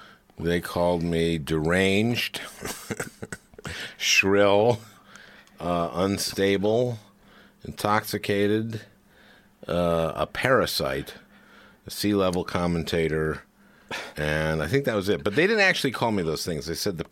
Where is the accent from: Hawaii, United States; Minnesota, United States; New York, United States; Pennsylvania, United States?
Minnesota, United States; St. Louis Park; But I'm from St. Louis Park. Okay. I am.